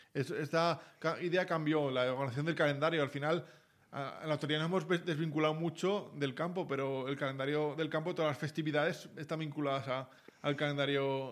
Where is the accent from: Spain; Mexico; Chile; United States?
Spain; Zaragoza, Aragon; de pequeño me crié con vacas en casa. Soy de Zaragoza, tenían vacas allí en Zaragoza.